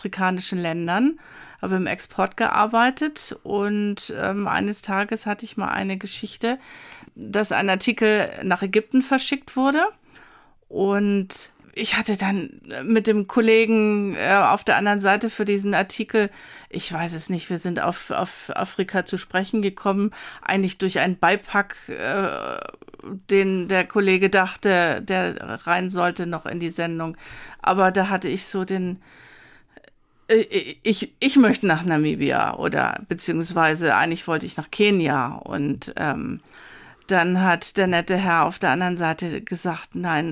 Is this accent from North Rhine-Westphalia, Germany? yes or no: no; Hamburg, Germany; born there; Ich bin geboren in Hamburg und das bringt was aus meiner alten Heimat.